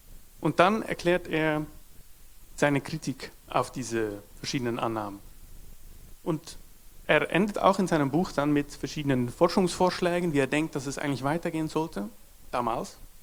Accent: Netherlands; German is a second language; bin ja Niederländer.

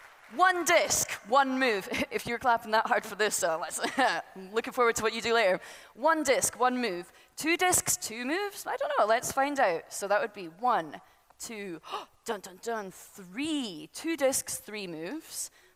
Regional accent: Scotland, United Kingdom; Although I am dressed kind of like an alien, I'm actually just from Scotland.

